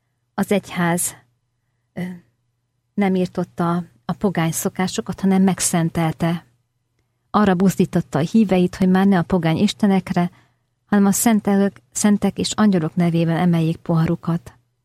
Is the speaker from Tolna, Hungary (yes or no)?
no; Eger, Heves, Hungary; Egerben nőttem föl, otthonom az egri bazilika volt